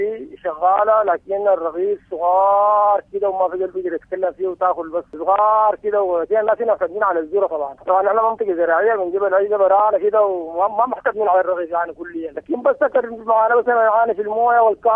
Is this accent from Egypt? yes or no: no; Sudan; قريتنا دي اكبر قرية في ولاية سنار.